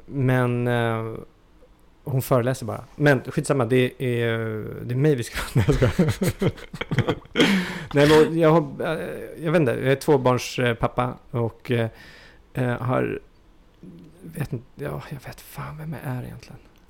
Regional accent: Djursholm, Stockholm County, Sweden; Jag är 43 år gammal. Jag kommer från Djursholm.

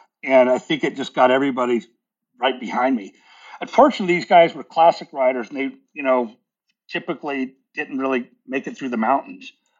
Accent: United States; But I didn't do that. As an American, I have to pay taxes everywhere.

